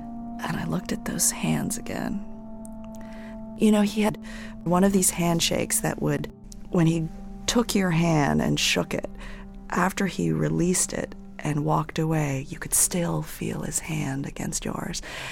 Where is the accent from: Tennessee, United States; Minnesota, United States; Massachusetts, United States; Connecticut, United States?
Connecticut, United States; We talk about this yearly celebration in my hometown called the Shad Derby, which celebrates fish that have come home.